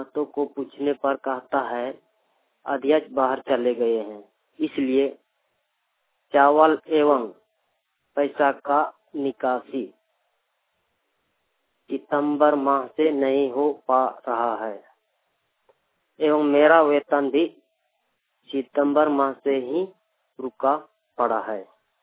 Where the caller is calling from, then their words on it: Bokaro, Jharkhand, India; टोला rally बेड़ा post पे थाना नवाडी जिला बोकारो झारखंड से बोल रहा हूँ।